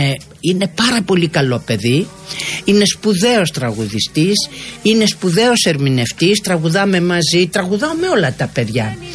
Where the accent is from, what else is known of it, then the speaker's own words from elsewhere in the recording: Thessaloniki, Central Macedonia, Greece; Είναι η πατρίδα μου.